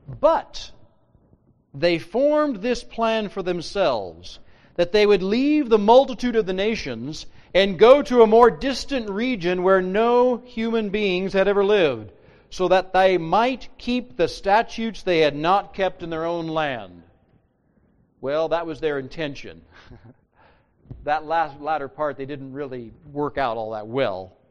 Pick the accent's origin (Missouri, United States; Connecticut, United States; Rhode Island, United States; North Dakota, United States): Missouri, United States; I came from Missouri. Geography dictated that I have to go 400 or 500 miles or whatever it is back home to Missouri again.